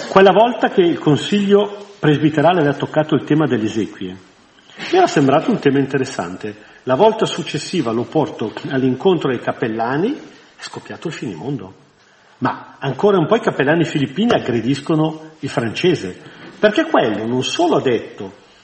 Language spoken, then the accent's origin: Italian; Bellano, Lombardy, Italy; Quando ero bambino, io sono di Bellano.